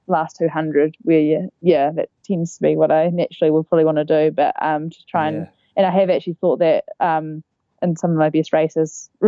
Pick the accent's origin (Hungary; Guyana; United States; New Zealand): New Zealand; Christchurch, Canterbury; I probably have to say I'm quite a home person, so I'm from Christchurch and, love running around there.